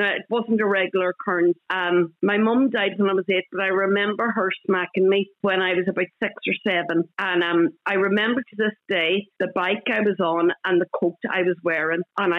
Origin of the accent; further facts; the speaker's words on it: County Donegal, Ireland; English is a second language; You probably gathered from my accent, I'm from Donegal, and my greatest trick with my kids was I would speak Gaelic to them